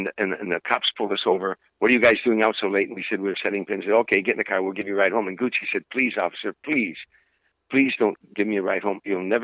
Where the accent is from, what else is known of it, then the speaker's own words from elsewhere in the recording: Harvey, Illinois, United States; When I was growing up in Harvey, the mantra was this simple, very simple.